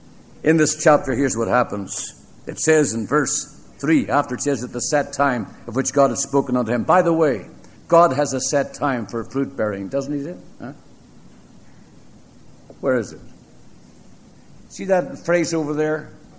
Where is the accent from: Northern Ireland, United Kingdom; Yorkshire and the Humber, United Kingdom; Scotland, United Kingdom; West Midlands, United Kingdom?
Northern Ireland, United Kingdom; I said, no, I'm not a Canadian. I am from Ireland, Northern Ireland.